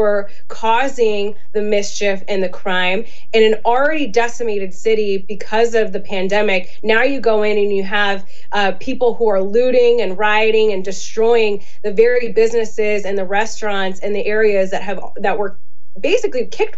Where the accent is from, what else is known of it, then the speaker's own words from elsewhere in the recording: Illinois, United States; But look, we're from Illinois. Vote early, vote often, and the Windy City are our two favorite sayings.